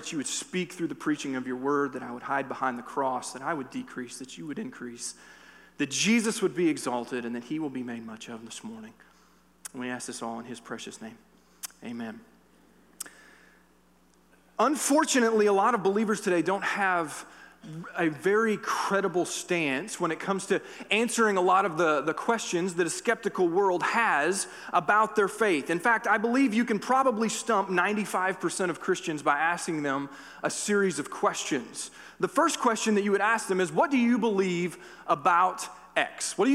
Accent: the South, United States; moved away as an adult; now in Alaska, United States; I came from the South, so I'm not a native to Alaska. My family and I moved up here in 2002 because of my job with the Air Force.

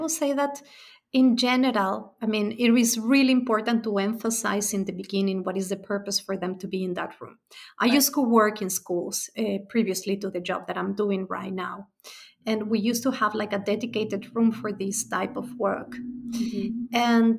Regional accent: Mexico; I am originally from Mexico.

